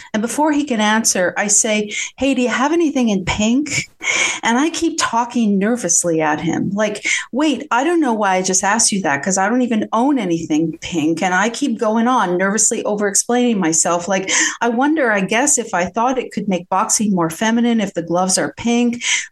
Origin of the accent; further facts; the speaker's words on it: Canada; So I'm from Canada. I don't get called ma'am a whole lot.